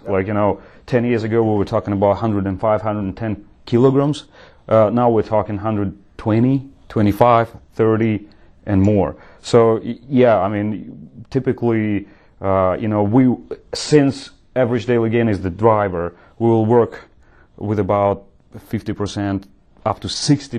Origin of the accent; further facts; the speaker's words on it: Russia; English is a second language; moved away; and I'm from Russia, and I'm with technical support.